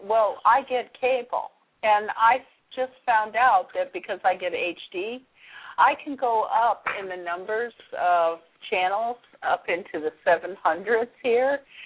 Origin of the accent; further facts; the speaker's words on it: Rochester, New York, United States; You know, hey, I'm a Kodak kid. I was raised on Kodak stock. I went to the best schools because of that. You know, I'm from Rochester, New York.